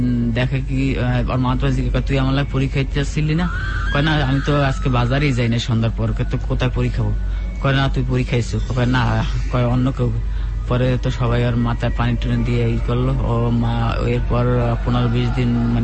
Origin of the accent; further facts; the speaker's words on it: Barisal, Barisal Division, Bangladesh; আমি আমার বাড়ি বরিশাল, আমি ঢাকা সরকারি তৃতীয় কলেজে ম্যাথে অনার্স করতে আছি।